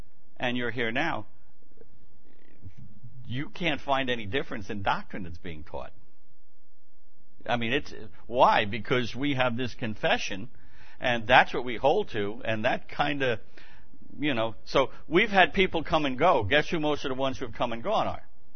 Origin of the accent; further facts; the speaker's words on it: New York, United States; accent: Brooklyn; which you'll hear me butcher this morning with my Brooklynese accent